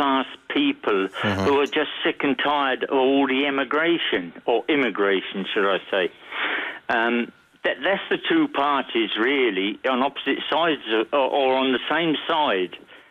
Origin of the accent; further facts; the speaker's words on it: England, United Kingdom; born there; I'd just like to say that I was born in England, and I lived here for 40 years now.